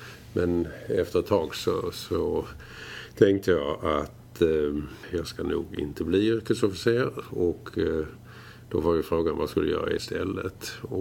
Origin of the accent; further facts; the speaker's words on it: Malmö, Skåne, Sweden; i och med att jag är från Malmö och läste i Lund så hade jag kvar hela mitt kamratumgänge